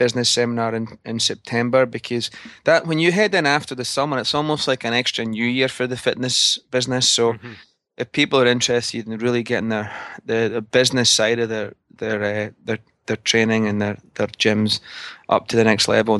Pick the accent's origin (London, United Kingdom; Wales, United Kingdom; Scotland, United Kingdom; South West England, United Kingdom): Scotland, United Kingdom; growing up in Scotland or living there.